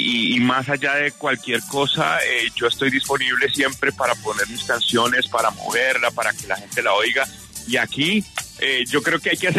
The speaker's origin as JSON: {"language": "Spanish", "town": "Usaquén", "region": "Bogotá", "country": "Colombia", "tie": "born or raised there", "said": "Yo nací en Usaquén, viví en Usaquén."}